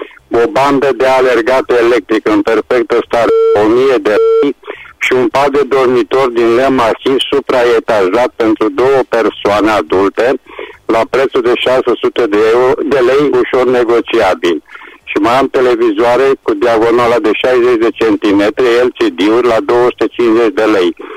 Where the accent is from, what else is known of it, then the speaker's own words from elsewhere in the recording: Reșița, Caraș-Severin, Romania; sunt din Reșița